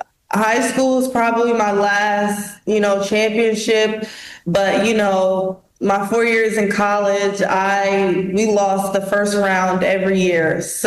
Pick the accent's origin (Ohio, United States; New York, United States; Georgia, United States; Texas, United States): Ohio, United States; Columbus; I'm from Columbus, Ohio.